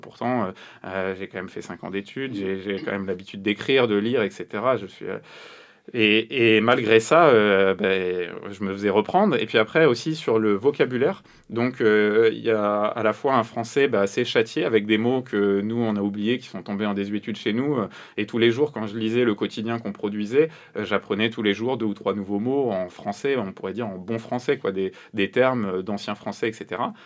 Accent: France; first language French; je suis français, c'est ma langue maternelle.

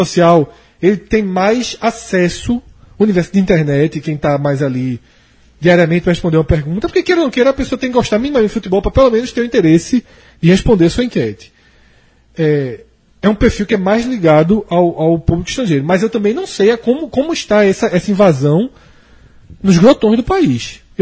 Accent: Olinda, Pernambuco, Brazil; moved away as an adult; Eu já tinha saído de Olinda. Eu saí de Olinda com 23 anos.

